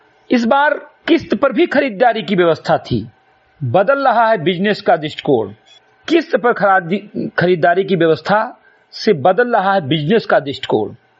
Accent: Uttar Pradesh, India; ग्राम सभा से मेरी विकासखंड मेनपुरवा जनपद बहराइच का मूल निवासी हूं

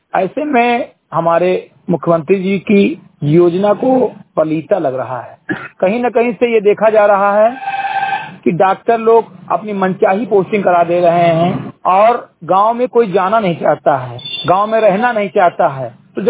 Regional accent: Chandrigarh, Uttar Pradesh, India; ग्राम सभा चंद्रीगढ़ विकास खंड निरुआ जनपद बहराइच का रहने वाला हूँ

